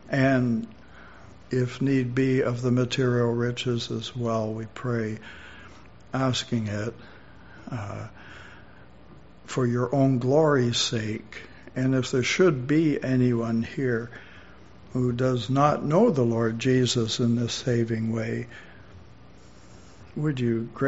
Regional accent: Canada; Hey, I'm Canadian. We're one of the most prosperous countries in all the world.

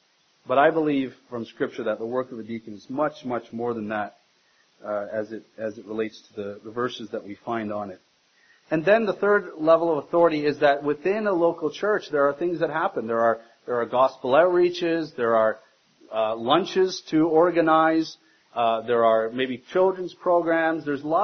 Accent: Scotland, United Kingdom; I'm from Scotland, as many of you would know, and Scotland is known for their sheep, right?

